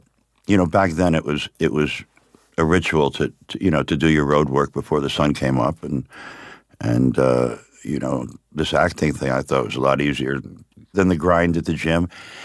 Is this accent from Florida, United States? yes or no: yes; Miami, Florida, United States; And we grew up in Liberty City, which was the black section of town.